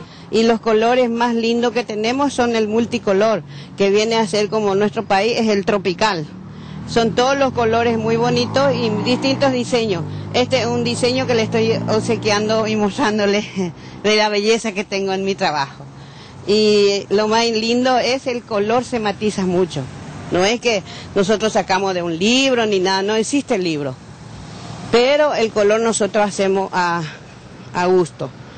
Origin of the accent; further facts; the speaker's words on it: Itaguá, Central, Paraguay; Mi pueblo se llama Itaguá, donde se teje el tejido de ñandutí. Soy tejedora de ñandutí desde mi infancia.